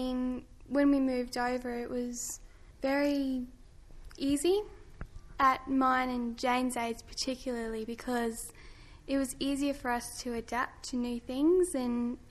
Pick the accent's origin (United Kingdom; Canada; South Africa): South Africa; now in Australia; Well, we'll always be South African, but now we can actually become Australian as well.